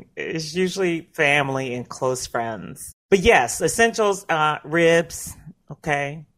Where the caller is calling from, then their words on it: Memphis, Tennessee, United States; And it's so apropos that I am calling in from Memphis.